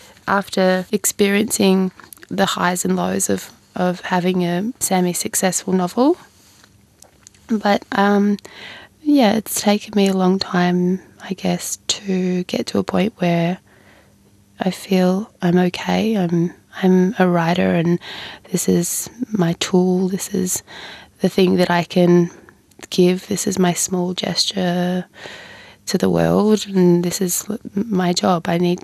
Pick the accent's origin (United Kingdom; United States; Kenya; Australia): Australia; how I fit into Australia as an Australian.